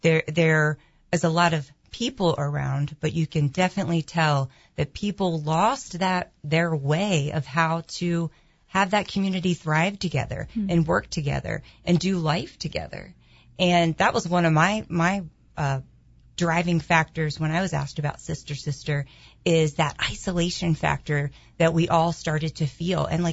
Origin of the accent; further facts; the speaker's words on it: Frederick, United States; yes, I am from Frederick, but we experienced it here in Albuquerque